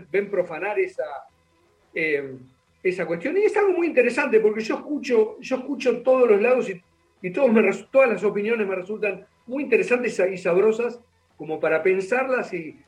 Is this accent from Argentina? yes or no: yes; Mar del Plata, Buenos Aires Province, Argentina; yo soy de Mar del Plata, soy criado en la ciudad de Mar del Plata, después, sí. Bueno, me fui a Buenos Aires cuando mis viejos se pararon y siempre quedé mitad y mitad, porque mi viejo quedó acá. Así que bueno, nunca me desligué.